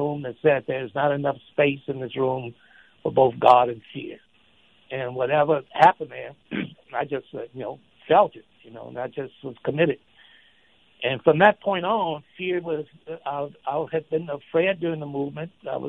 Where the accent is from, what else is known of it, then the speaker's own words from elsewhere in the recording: Shreveport, Louisiana, United States; in Shreveport, which is my hometown.